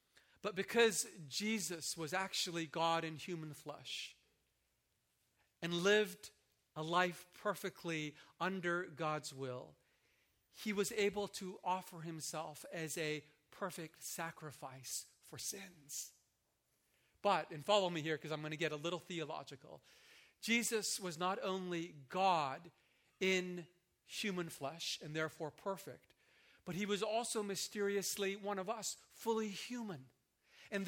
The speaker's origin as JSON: {"language": "English", "country": "Japan", "said": "I am originally from Japan, a country that has not largely been influenced by the Christian gospel."}